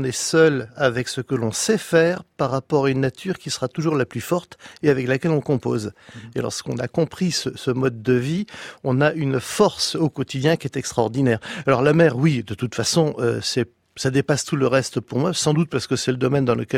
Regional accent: Saint-Pol-de-Léon, Brittany, France; born there; Je suis né à Saint-Paul-de-Léon, qui est une ville agricole à 500 mètres de la mer.

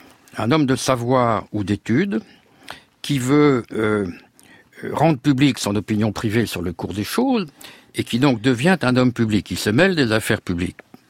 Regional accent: France; plus je voyage, plus je suis français, si vous voulez.

